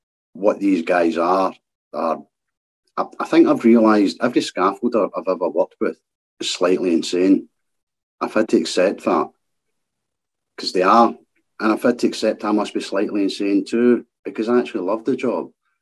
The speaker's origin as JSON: {"language": "English", "town": "Glasgow", "region": "Scotland", "country": "United Kingdom", "tie": "born or raised there", "said": "I'm a 57-year-old man from Glasgow, the East End of Glasgow. I was born in the East End of Glasgow, and I still stay a couple of miles from where I was born. I was born in 1964, so that makes me 57. I was a Scottish scaffolder."}